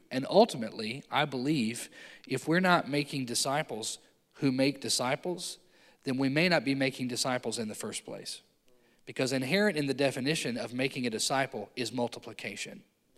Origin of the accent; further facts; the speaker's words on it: Festus, Missouri, United States; but I was born and raised in Festus, Missouri. I gave my life to Jesus at Faith Baptist Church.